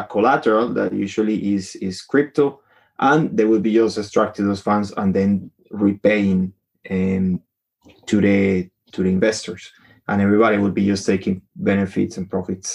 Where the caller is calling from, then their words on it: Dublin, Leinster, Ireland; So I'm in Dublin, Ireland at the moment.